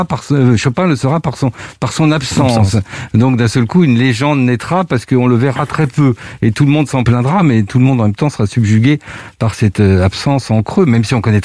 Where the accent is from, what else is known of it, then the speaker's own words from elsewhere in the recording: Bourges, Centre-Val de Loire, France; born there; moi je suis né à Bourges